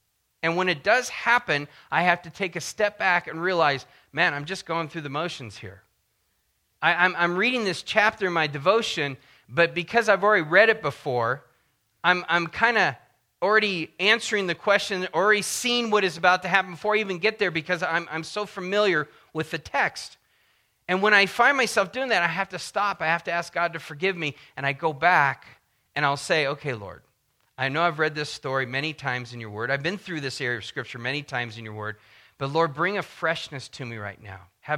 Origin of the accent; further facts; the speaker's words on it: San Diego, California, United States; When I grew up in San Diego, I was a real surf rat